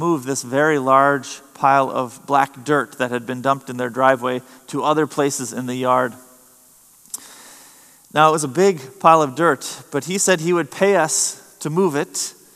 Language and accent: English; Moorhead, Minnesota, United States; I remember growing up in Moorhead, I had a friend who just lived a couple houses down along the river.